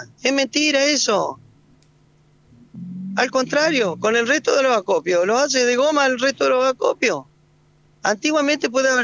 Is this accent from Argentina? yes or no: yes; Argentina; Pero soy argentino y no quiero que me le siga pasando eso a mi Argentina.